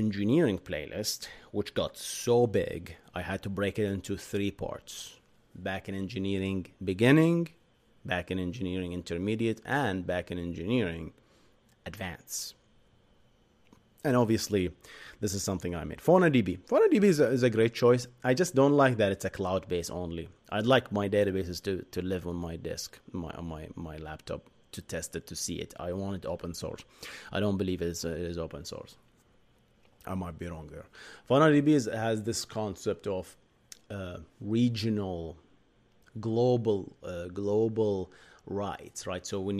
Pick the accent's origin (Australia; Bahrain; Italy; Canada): Bahrain; now in United States; And yes, I am from Bahrain. Yes, originally. I moved to the state 2015.